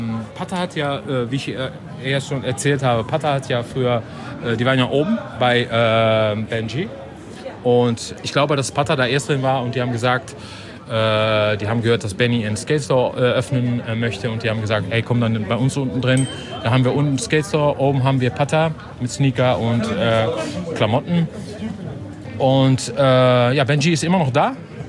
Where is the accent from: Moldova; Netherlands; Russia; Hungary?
Netherlands; German is a second language; Ich bin Holländer, ich habe immer Probleme mit dem Namen.